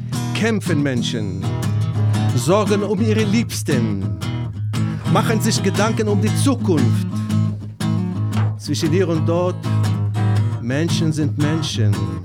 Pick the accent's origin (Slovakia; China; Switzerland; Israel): Israel; Haifa, Haifa District; now in Leipzig, Germany; Also ich komme aus Haifa, Jan kommt aus Marburg, also wir sind beide Wahl-Leipziger